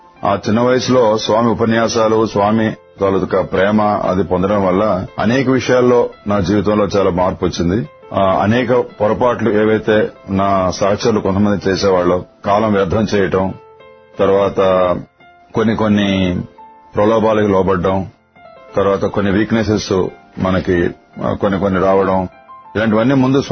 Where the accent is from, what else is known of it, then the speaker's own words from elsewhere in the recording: Andhra Pradesh, India; మాది శ్రీకాకుళం జిల్లా.